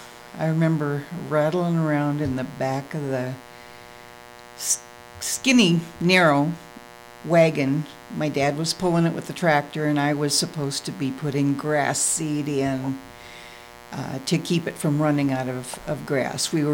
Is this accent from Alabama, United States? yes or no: no; Norway, Iowa, United States; also born or lived in Cedar Rapids; I was born in Cedar Rapids, Iowa, at Mercy Hospital, September 14th, 1949.